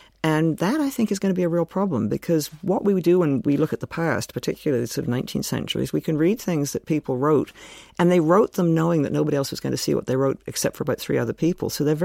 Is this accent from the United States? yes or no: no; Canada; I suppose growing up in Canada, you cannot but be interested in the British Empire because we were part of it. And, you know, when we were growing up, our passports were British passports.